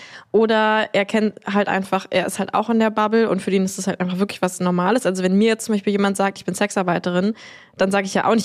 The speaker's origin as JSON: {"language": "German", "country": "Germany", "said": "ich komme aus Deutschland."}